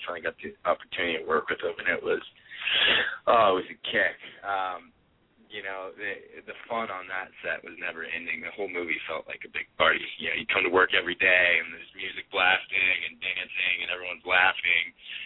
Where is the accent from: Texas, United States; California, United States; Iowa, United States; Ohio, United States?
California, United States; I grew up near San Francisco, so my parents used to take me to the Orpheum Theater in San Francisco